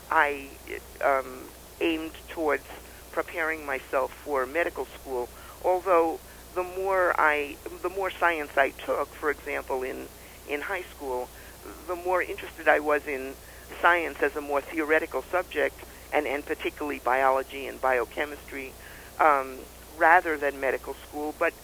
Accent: New York, United States; I grew up in New York, was having a very good time, went through the public schools

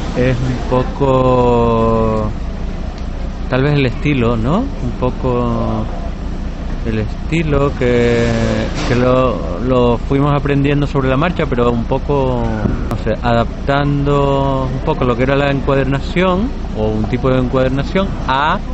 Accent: Canary Islands, Spain; Yo soy de Canarias y entonces allí, pues...

